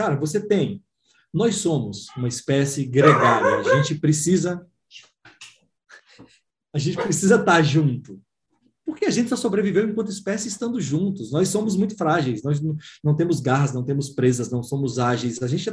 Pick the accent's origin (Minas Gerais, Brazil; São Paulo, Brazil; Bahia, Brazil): Bahia, Brazil; now in Curitiba, Brazil; Eu sou baiano, mas moro em Curitiba